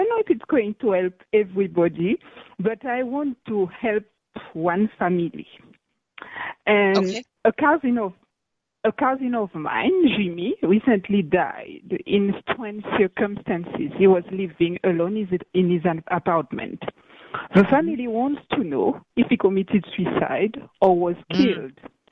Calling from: Guadeloupe; I'm calling from Guadeloupe in the French West Indies.

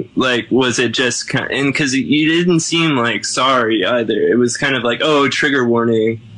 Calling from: Gainesville, Florida, United States; I'm calling from Gainesville, Florida.

